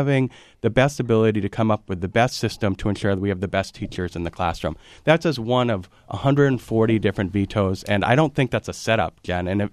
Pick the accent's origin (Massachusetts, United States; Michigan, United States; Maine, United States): Maine, United States; Dexter; what we're doing here in Portland is very different than what we're doing where I grew up in Dexter.